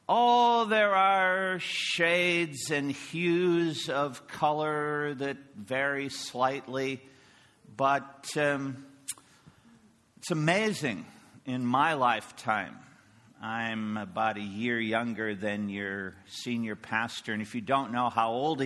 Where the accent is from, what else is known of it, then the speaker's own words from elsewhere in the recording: Midwest, United States; the pretty hard walls of denominationalism that I grew up with in the Midwest of the United States.